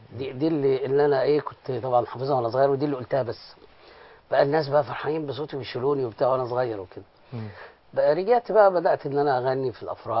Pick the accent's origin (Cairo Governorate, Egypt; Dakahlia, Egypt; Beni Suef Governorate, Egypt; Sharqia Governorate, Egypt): Cairo Governorate, Egypt; Cairo; also born or lived in Alexandria; انا اصلا من القاهره، فسبحان الله يعني انا رحت اسكندريه اشتغل فقعدت هناك